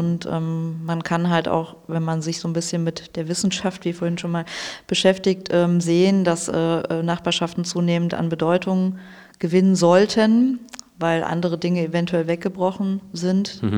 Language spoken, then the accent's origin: German; Dortmund, North Rhine-Westphalia, Germany; Ich komme aus Hörde und nicht ich komme aus Dortmund